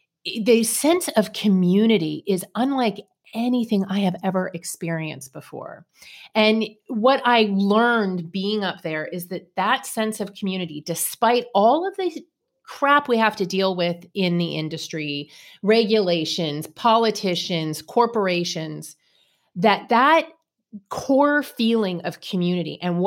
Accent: California, United States; I grew up in California, so Humboldt's been legendary

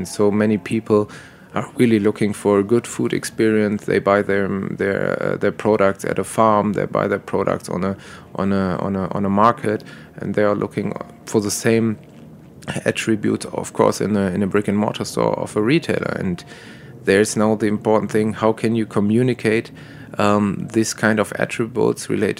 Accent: Düsseldorf, North Rhine-Westphalia, Germany; English is a second language; basically in my hometown, Düsseldorf, there's the biggest Japanese group outside from or in Germany

